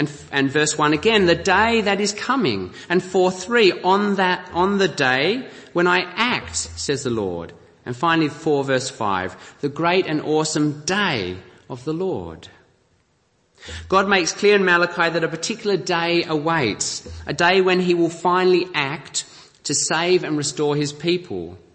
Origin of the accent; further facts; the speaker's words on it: Australia; I'm from Australia, by the way.